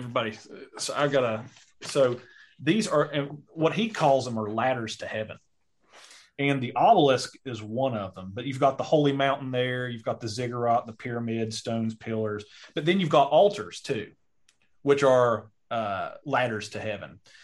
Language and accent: English; Logan, West Virginia, United States; they were also in kind of my hometown, just down the road here in Logan, West Virginia.